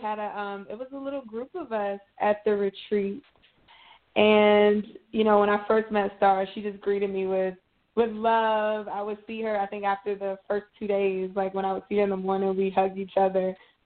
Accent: Washington, District of Columbia, United States; So I come from Washington, D.C. That's where I was born and raised.

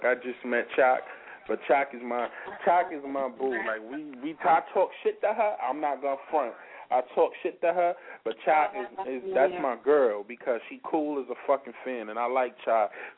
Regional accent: New York, United States; he's from New York, I'm from New York, but we both from two different sides. And the only way we found that we had something in common was because he Puerto Rican and I'm Puerto Rican

